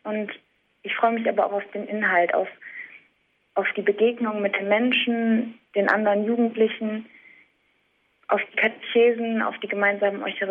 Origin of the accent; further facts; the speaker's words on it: Germany; dass das Land vielleicht nicht ganz so organisiert war, wie wir das als Deutsche gewohnt sind